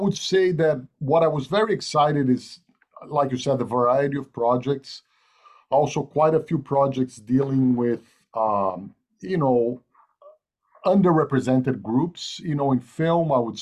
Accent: Brazil; and also I'm from Brazil, so the Brazilian music, obviously Brazil is a very musical country, and the music of Brazil is very, very important to me as well.

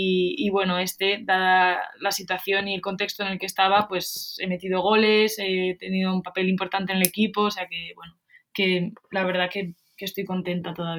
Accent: Valencia, Valencian Community, Spain; para la gente como yo, que soy de Valencia

